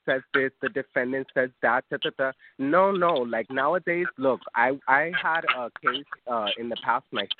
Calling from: Miami, Florida, United States; I'm calling you from Miami, Florida.

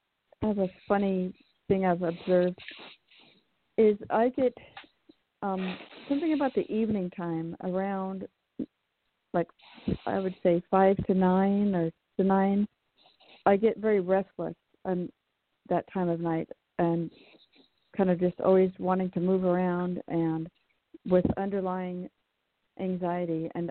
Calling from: California, United States; I am in Bay Area, California, so no winter, one of the few areas without Arctic blast.

